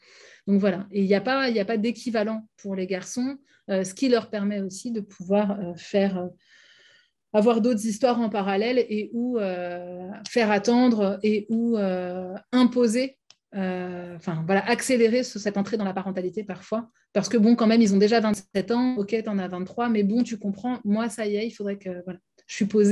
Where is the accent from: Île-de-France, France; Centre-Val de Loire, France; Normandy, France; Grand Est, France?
Île-de-France, France; Paris; il faut d'abord assumer le fait qu'on vient de Paris et dire d'où on parle. Moi, je n'ai jamais dit « je viens de milieu rural ».